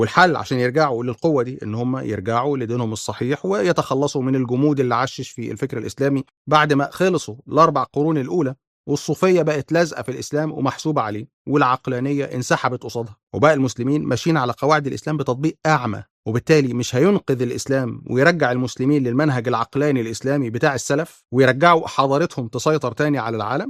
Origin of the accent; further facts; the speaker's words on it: Egypt; أيوة أنا مصري